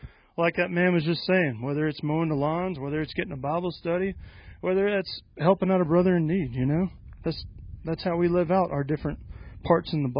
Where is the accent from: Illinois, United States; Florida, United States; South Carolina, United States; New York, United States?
South Carolina, United States; I'm from South Carolina.